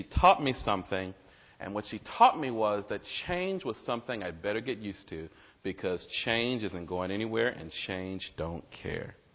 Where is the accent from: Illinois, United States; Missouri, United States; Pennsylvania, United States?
Illinois, United States; Chicago; But I'm from Chicago, and my family comes from a small town in Mississippi, Durant, Mississippi.